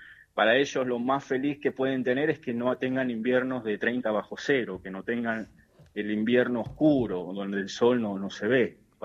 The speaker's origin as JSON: {"language": "Spanish", "country": "Argentina", "moved": "yes", "said": "yo es lo que más extraño a veces de Argentina"}